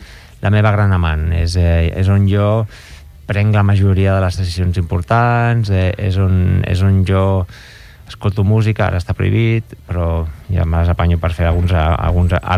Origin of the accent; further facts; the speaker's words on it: Sant Feliu de Pallerols, Catalonia, Spain; El 9 de juliol toco un acústic al meu poble, a Sant Feliu de Pallerols, que em fa molta il·lusió.